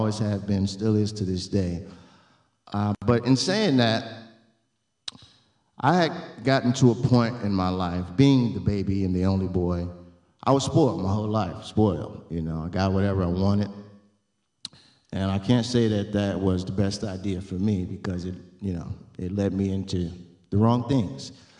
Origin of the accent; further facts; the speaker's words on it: Aurora, Illinois, United States; Yes. I'm 40 years old. I'm from Aurora, Illinois, born and raised.